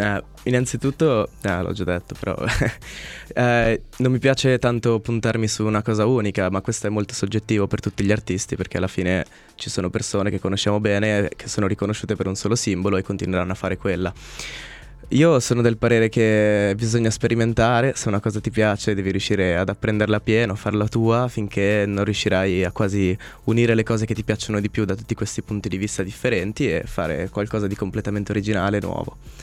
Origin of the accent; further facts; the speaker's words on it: Lugano, Ticino, Switzerland; vengo da Lugano.